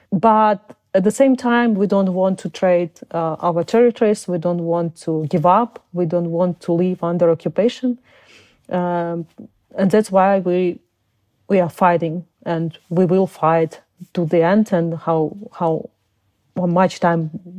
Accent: Uzbekistan; born there; English is a second language; also born or lived in Crimea, Ukraine; I was born in Soviet Union. I was born in Uzbekistan, and because people of my nation were terribly deported by Stalin, in order of Stalin, mm-hmm. and then we came back to Crimea.

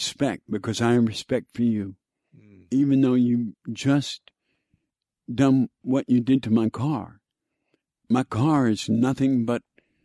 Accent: Texas, United States; because I grew up in Texas. So, you know, there's a bit of racism.

